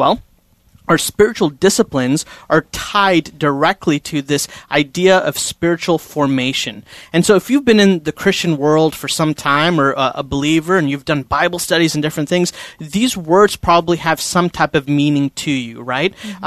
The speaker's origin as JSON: {"language": "English", "country": "India", "said": "And so if you guys could see me right now, I'm Indian, like from India"}